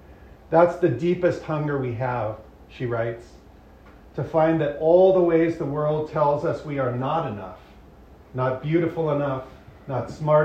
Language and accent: English; Montana, United States; I'm thinking particularly this week of events unfolding in my home state of Montana.